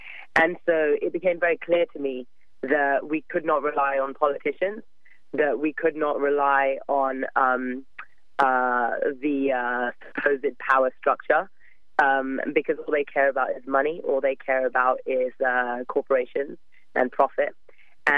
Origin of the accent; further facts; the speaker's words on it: England, United Kingdom; I've always been active in the climate movement since I was very young, growing up in England.